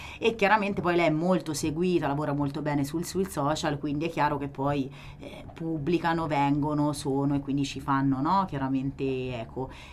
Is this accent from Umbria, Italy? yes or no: yes; Foligno, Umbria, Italy; moved away; io poi vabbè sono di Foligno, ormai non ci vivo da anni